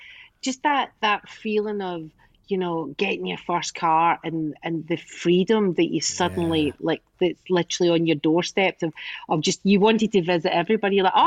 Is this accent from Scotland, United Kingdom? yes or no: yes; Loch Lomond, Scotland, United Kingdom; because like I grew up in Loch Lomond and like there was loads of boy racers and everything